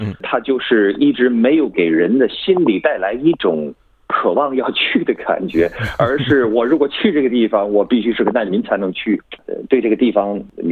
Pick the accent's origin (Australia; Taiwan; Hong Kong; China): Australia; Chinese is a second language; also born or lived in mainland Australia; 我是澳洲大陆这边出生的，但是实际上是从小在另外一个地方叫圣诞岛。